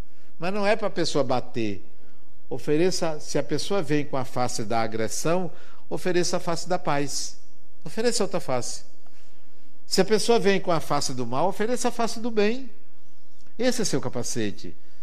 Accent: Brazil; Eu venho do Brasil e onde eu moro é muito quente.

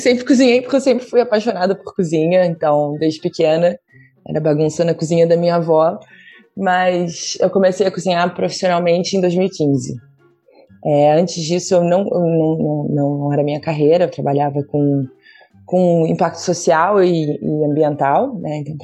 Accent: Brazil; also born or lived in Rio de Janeiro / Tocantins / Bahia / Paraguay; Eu sou brasileira, eu nasci no Rio, eu cresci no Brasil, mas por causa do trabalho do meu pai, a gente vivia muito em fazendas e sempre assim, no interior do Tocantins, exterior da Bahia. E eu até os 5 anos vivia numa fazenda no Paraguai.

